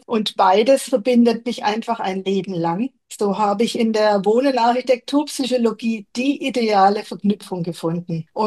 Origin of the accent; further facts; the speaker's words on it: Bavaria, Germany; Wir sind ja ungefähr gleich alt. Wir kommen aus Landsberg bzw. aus Landshut.